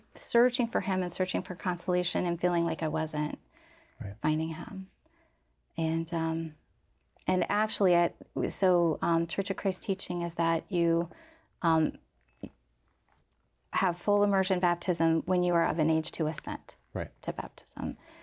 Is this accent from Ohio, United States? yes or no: yes; Canal Winchester, Ohio, United States; they moved out to where I grew up in Canal, Winchester. It was a suburb farming community. At that time, a small farming village of 3,000 people, maybe 20 miles outside of Columbus. And so I was raised out there.